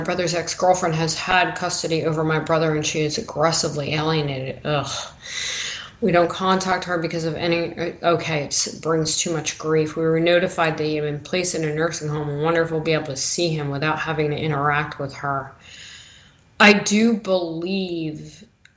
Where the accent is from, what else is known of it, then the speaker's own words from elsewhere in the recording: New York, United States; accent: New York; that was the word of the day for my New York accent. But he does poke me every day about my accent